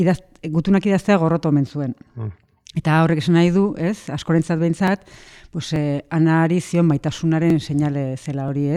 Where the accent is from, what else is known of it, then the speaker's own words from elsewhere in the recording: San Sebastián, Basque Country, Spain; now in Hernani, Spain; Ni berez donostiarra naiz, eh? Hernani hartua nago, baina...